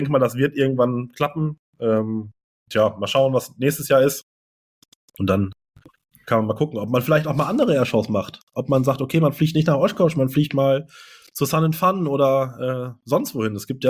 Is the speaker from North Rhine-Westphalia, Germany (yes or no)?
no; Hanover, Lower Saxony, Germany; ich komme aus Hannover oder Hannover-Ecke